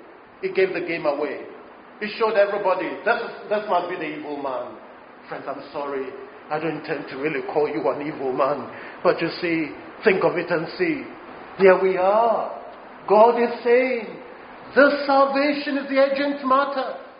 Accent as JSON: {"language": "English", "country": "Ghana", "said": "I was too small to go there. So us, because I'm a Ghanaian."}